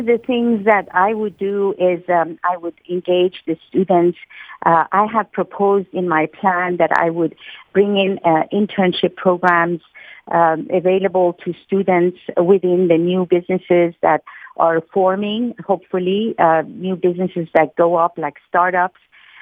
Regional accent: Syracuse, New York, United States; born there; also born or lived in England; I was born in Syracuse, New York, and educated in England and the U.S.

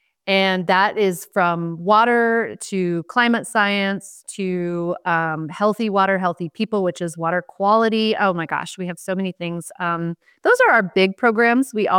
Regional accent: Santa Fe, New Mexico, United States; So I grew up here in Santa Fe, so I consider this to be my hometown.

